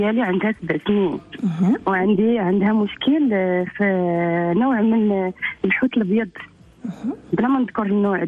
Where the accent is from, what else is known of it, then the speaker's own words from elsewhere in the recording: Yemen; انا يمني لقيت هذا الموضوع